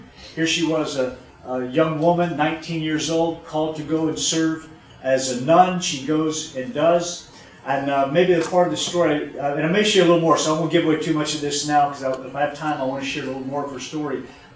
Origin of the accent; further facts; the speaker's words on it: Atlanta, Georgia, United States; We're from Atlanta. People come to Atlanta.